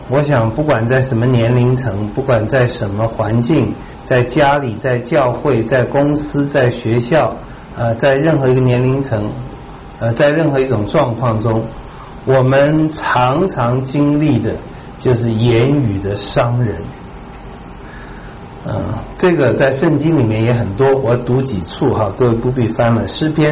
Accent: China; 这个鲨鱼、老虎、大象、犀牛都被我们中国人制服了，要吃它就吃它

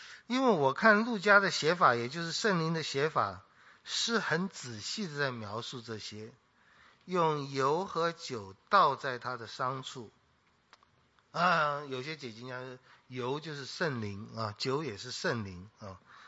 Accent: China; 那以我们中国人的个性，全世界人的个性，一定都会说，我们要做那个好撒玛利亚人。

